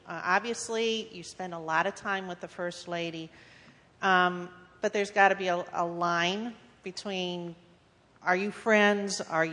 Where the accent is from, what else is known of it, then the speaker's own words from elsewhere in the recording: Marion, Ohio, United States; I'm from President Harding's home in Marion, Ohio.